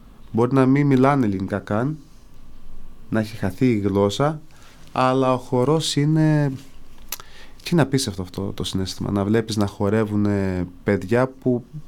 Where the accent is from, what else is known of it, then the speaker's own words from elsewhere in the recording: Zaros, Crete, Greece; Είναι ένα τραγούδι που μιλάει για το χωριό μου, το Ζαρό